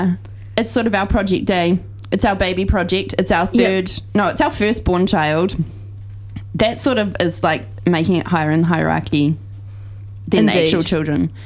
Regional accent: Wellington, New Zealand; We're actually from Wellington.

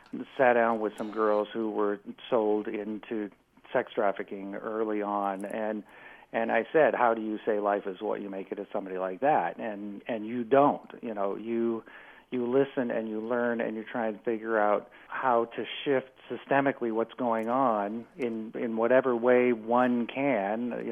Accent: Omaha, Nebraska, United States; I grew up in Omaha and I walked to public school and I had the same English teacher my mother had

